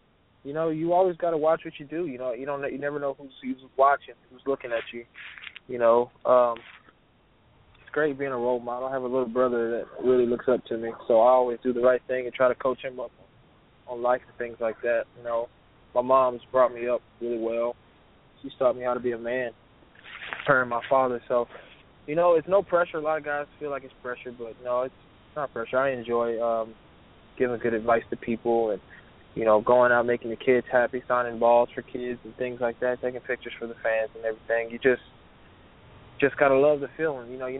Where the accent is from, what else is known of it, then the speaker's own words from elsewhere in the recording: The Woodlands, Texas, United States; It was cool, man. I had a lot of friends. Woodlands, Texas is a very big town. It should be considered as a city, but no, I had a lot of friends there, man.